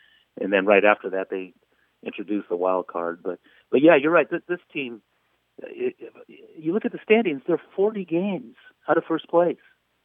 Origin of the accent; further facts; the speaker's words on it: California, United States; I'm from the Bay Area, but I started covering the Padres in the mid-80s.